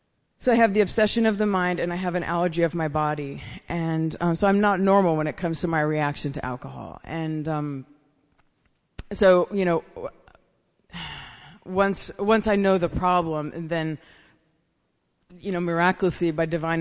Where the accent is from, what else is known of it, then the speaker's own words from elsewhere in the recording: Oregon, United States; I'm from Oregon. If anyone here's from Oregon. And I moved from Oregon to Paris, and I went and lived there for 2 years